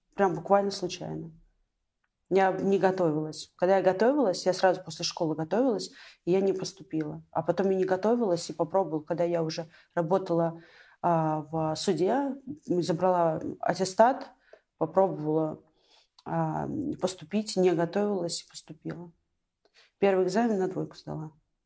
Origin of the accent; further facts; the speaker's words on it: Moscow Oblast, Russia; Ну, в детстве. Я жила в Подмосковье все время. Подмосковье такое прекрасное место.